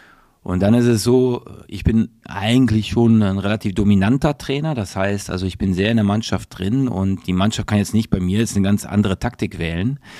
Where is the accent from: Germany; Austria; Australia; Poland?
Germany; North Rhine-Westphalia; Meine Mutter ist aus Rotterdam. Ich bin in Westfalen aufgewachsen.